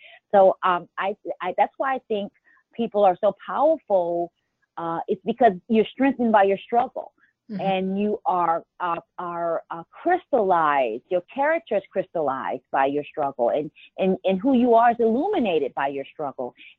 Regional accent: Missouri, United States; I grew up in Missouri, and at that time, integration was the law of the land, but it was not definitely the love of the people.

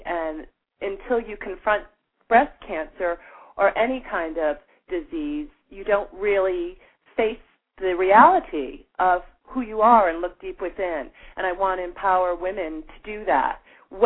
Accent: Norwalk, Connecticut, United States; I'm from Norwalk, Connecticut, and I am a two-time breast cancer survivor.

